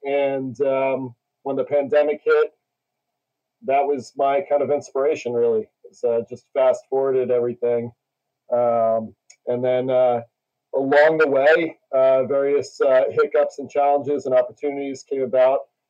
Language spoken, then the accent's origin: English; New York City, New York, United States; now in Sag Harbor, United States; I grew up born and raised in New York City. Went to Bronx Science for high school.